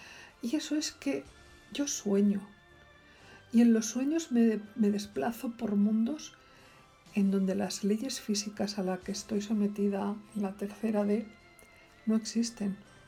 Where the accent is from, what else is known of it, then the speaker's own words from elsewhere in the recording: Barcelona, Catalonia, Spain; born there; Nací en Barcelona, Cataluña, España. En este lugar del plano me muevo entre el mar y la montaña, entre el Mediterráneo y los Pirineos.